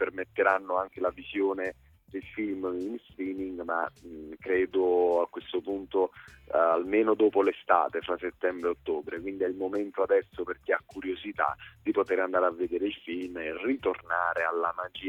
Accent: Castellammare di Stabia, Campania, Italy; Io sono campano di Napoli, esattamente di Castellammare di Stabia.

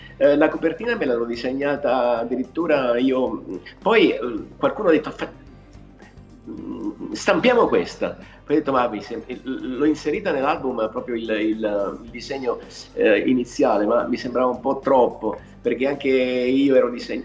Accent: Naples, Campania, Italy; sono nato a Napoli, sono orgoglioso di essere napoletano, attingo energia dalla napoletanità, però comunque mai come in questo momento mi sento cittadino del mondo.

